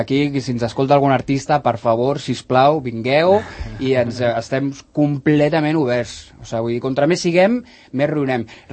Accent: Sant Cugat, Catalonia, Spain; tots som de Sant Cugat i evidentment som del poble de tota la vida, tothom ens coneix.

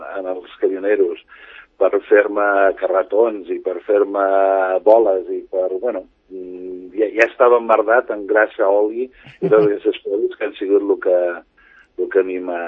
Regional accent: Sant Cugat, Catalonia, Spain; a Sant Cugat, al carrer del Carme.

